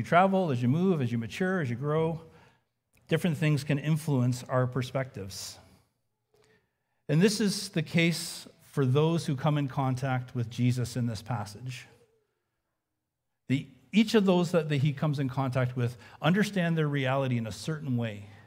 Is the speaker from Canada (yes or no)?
yes; Kingston, Ontario, Canada; also born or lived in Labrador / Manitoba; I grew up in Eastern Ontario, in Kingston. Right, I went to school in Waterloo. I lived there until we got married, and we moved to Labrador, and then to southern Manitoba. I became a Christian in a non-Christian home.